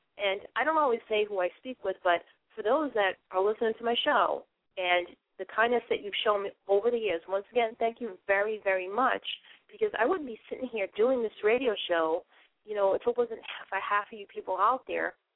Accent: Boston, Massachusetts, United States; accent: Boston; I'm talking about the inner cities where my accent is really thick. And my accent's even thicker than my friends from Boston. It's just the way it is. And I've never thought about it. So when I go to places, people ask me, are you from New York

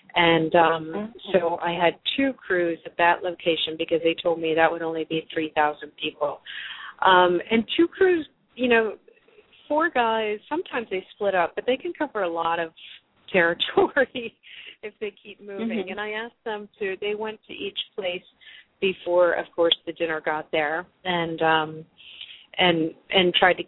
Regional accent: United States; and I'm already American, and my French is not so great

